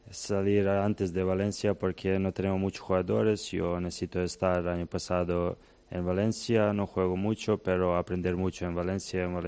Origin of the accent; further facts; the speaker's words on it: Banja Koviljača, Šumadija and Western Serbia, Serbia; born there; Spanish is a second language; Mi ciudad tiene 5.000. Es un pequeño pueblo de cerca de Loznica. Se llama Banja Koviljača